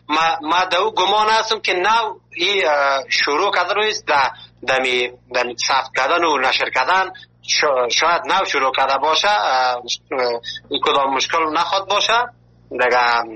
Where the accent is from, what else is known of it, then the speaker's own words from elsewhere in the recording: Afghanistan; now in Turkey; ما که اول که از افغانستان آمدیم در یک جای یک شهر مالاتیا